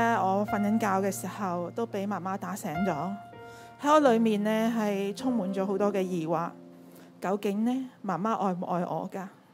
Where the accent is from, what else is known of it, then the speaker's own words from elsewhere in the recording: Kaohsiung, Taiwan; born there; 我出生于台湾高雄一个很传统又拜佛的大家庭，我是家中的长女